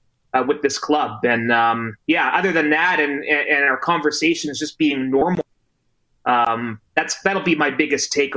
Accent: Vancouver, British Columbia, Canada; And where are you from? Oh, Vancouver, BC Lions.

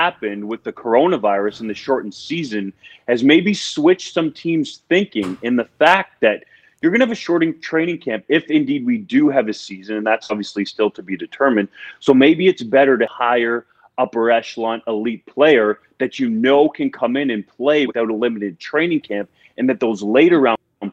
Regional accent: Canada; Obviously, I'm a little biased towards the position as a Canadian

